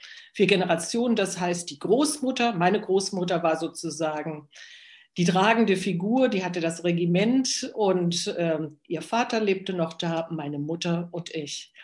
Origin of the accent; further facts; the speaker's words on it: Wetzlar, Hesse, Germany; born there; now in Thuringia, Germany; 1952 an. Da bin ich geboren in Wetzlar, einer anderen Goethestadt. Meine Eltern wohnten dort in der Nähe, in dem kleinen Städtchen Braunfels.